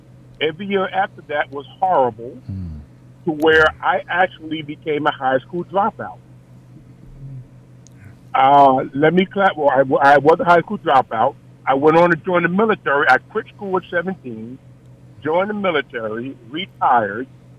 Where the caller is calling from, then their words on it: Virginia, United States; Now, I'm calling from Virginia, but I actually went to school in South Jersey.